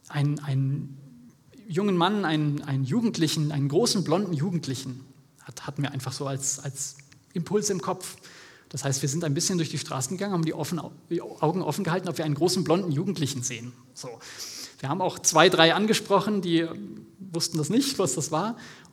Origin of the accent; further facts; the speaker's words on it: Germany; hey, ich bin auch aus Deutschland